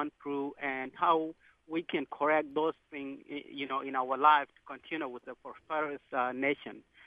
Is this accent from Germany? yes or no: no; Sudan; I'm actually from Sudan, and I was really a young man back then in the 90s